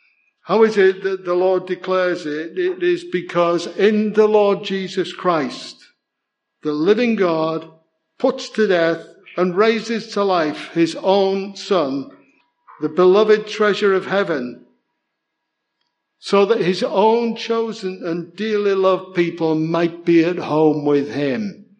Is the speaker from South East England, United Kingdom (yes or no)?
no; Liverpool, North West England, United Kingdom; born there; My passport says that I was born in Liverpool.